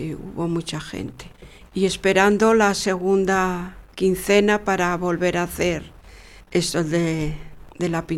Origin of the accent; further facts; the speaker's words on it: Sama de Langreo, Asturias, Spain; nosotros allá en mi pueblo, en Sama de Langreo, teníamos un vecino que era pintor